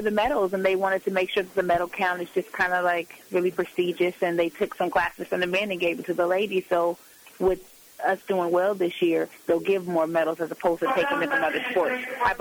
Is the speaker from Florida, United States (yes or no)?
no; San Francisco, California, United States; basically I'm from the Bayview, as I said, and it was my way of giving back to the girls in my community.